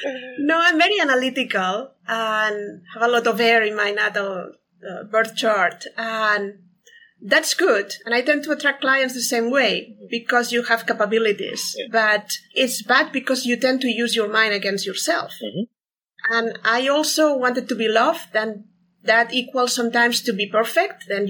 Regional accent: Barcelona, Catalonia, Spain; Yeah, I'm from Barcelona, from Spain. Different culture a little bit.

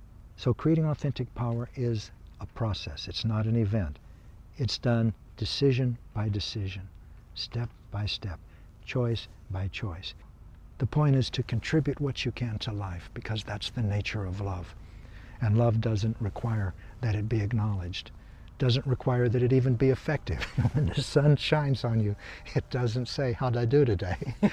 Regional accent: Kansas, United States; By the way, I come from Kansas.

